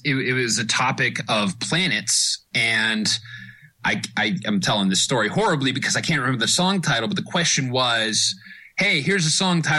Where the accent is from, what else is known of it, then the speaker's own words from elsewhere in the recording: Canada; Canadian.